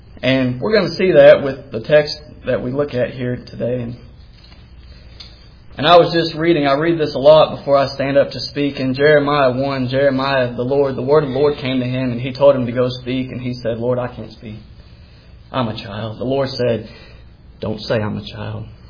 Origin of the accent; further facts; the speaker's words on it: Danville, Kentucky, United States; When most of you know, I grew up in Danville